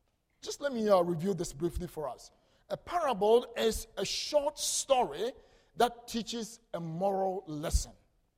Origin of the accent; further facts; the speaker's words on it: Ghana; English is a second language; back home in Ghana, where I come from, just as you enjoy my beautiful accent